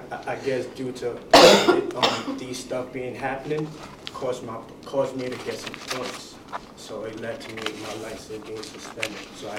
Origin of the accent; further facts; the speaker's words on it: Bronx, New York, United States; because I was born and raised in Bronx